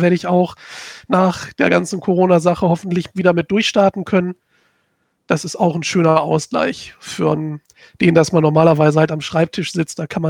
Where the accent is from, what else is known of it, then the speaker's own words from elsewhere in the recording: North Rhine-Westphalia, Germany; bin dann über einige Jobs aus meiner Heimat in NRW dann später, jetzt vor kurzem im Prinzip hier gelandet beim IB. Ich bin mit meiner Frau hier hingezogen